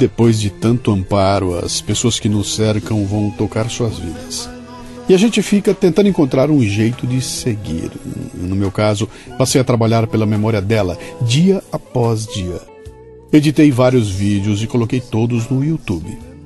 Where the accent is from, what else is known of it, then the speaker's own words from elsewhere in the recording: Pirassununga, São Paulo, Brazil; now in São Paulo, Brazil; Pirassununga é minha cidade natal.